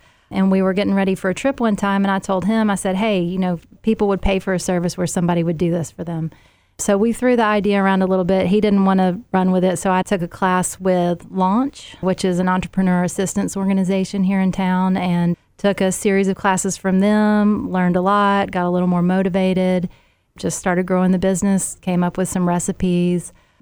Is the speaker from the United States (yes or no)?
yes; Ooltewah, Tennessee, United States; I did. I grew up in Ootowah, went to elementary school, high school here